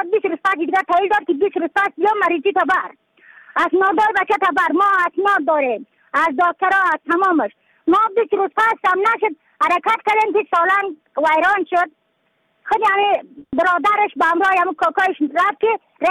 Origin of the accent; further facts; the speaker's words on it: Yaftal-e Payin, Badakhshan, Afghanistan; از بدخشان هستم، مرکز بدخشان، ولسوالی یفتل پایان، قیره وینگ.